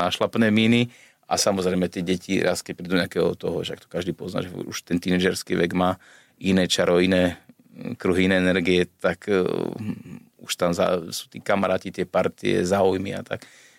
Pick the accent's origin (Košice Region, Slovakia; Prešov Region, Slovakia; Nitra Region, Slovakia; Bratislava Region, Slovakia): Bratislava Region, Slovakia; Bratislava; ale tie leta boli teda väčšinou tu doma v Bratislave.